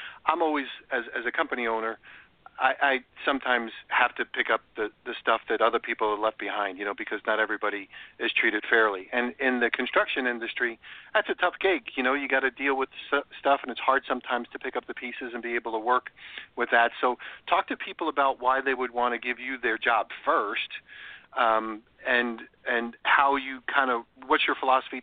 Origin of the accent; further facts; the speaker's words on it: New York, United States; also born or lived in Chicago; now in Florida, United States; I playfully say that only because I grew up in New York and I lived in Chicago